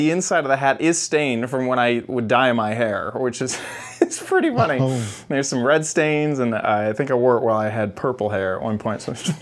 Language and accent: English; Austin, Texas, United States; well, I'm from Texas, from Austin, born and raised, love the hat.